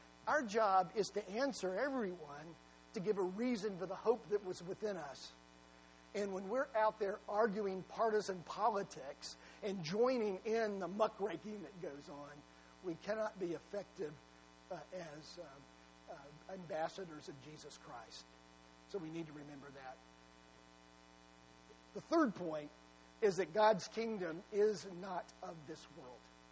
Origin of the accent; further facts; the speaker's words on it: United States; Of course I do. I'm American.